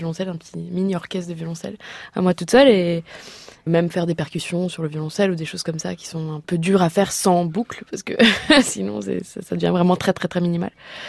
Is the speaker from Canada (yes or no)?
no; Argentina; also born or lived in Brazil / France; Je suis brésilienne. J'ai grandi en Argentine, en France.